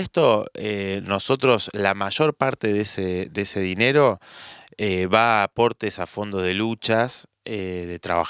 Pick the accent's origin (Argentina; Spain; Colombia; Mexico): Argentina; Córdoba; moved away as an adult; also born or lived in Mendoza; now in Buenos Aires, Argentina; Nací en Córdoba, viví hasta los 26 años. Después me fui a Mendoza.